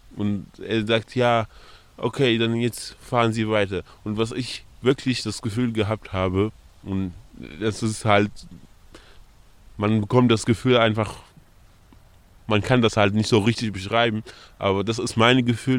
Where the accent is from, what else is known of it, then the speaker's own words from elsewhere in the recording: Iraq; German is a second language; now in Erfurt, Germany; Ich komme aus dem Irak und ich wohne seit 5 Jahren in Erfurt.